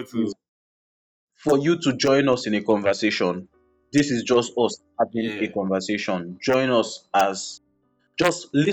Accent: Nigeria; lately we have been noticing how friendships as a young adult or as a Nigerian youth tends to be

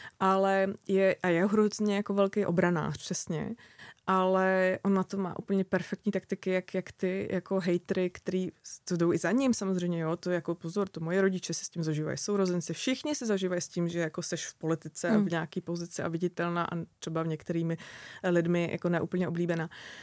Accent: Slovakia; Když třeba my už vypadneme, tak jako automaticky no, prostě Slováci. A je to takový hezký, protože jsme se narodili v Československu, že já jsem ještě to dítě.

